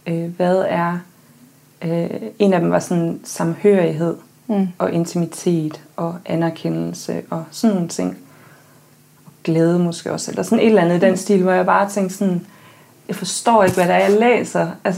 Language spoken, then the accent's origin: Danish; Central Denmark Region, Denmark; Jeg er født og opvokset på landet uden for Aarhus